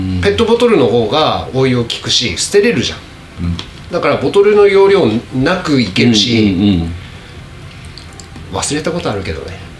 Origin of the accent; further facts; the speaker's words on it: Fukushima, Japan; 福島から来たんですよって言ったら